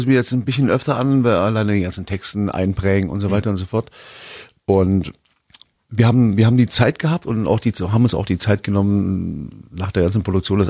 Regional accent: East Germany, Germany; Das war wie im Osten, ich komme aus dem Osten, in der Schule war es so, da gab es eine Zensur von 1 bis 5.

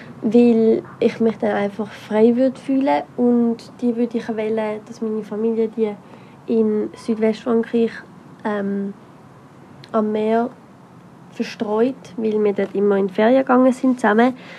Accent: Allschwil, Basel-Landschaft, Switzerland; now in Rheinfelden, Switzerland; ich bin 16 Jahre alt. Ich komme ursprünglich aus Allschwil und wohne in Rheinfelden.

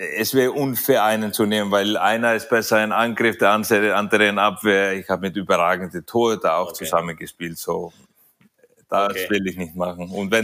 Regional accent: Iceland; German is a second language; Ich komme ja aus Island, so jedes Land, die etwas südlicher liegt, ist ja schon ein Schritt nach oben für uns.

